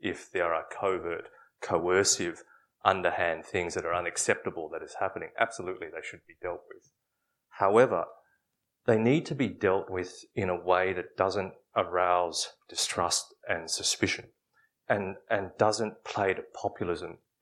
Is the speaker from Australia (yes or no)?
yes; Australia; born there; I was born in Australia and my parents are from Hong Kong